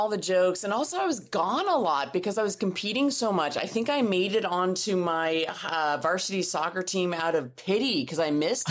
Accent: Seattle, Washington, United States; Seattle, Washington.

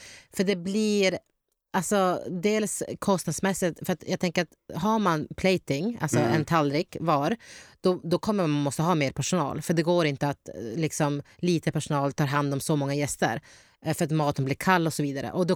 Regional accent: Sweden; jag kommer från en kultur som har liksom hela... både asiatiskt och Mellanöstern, och så är jag uppvuxen här i Sverige, så jag har det skandinaviska köket också.

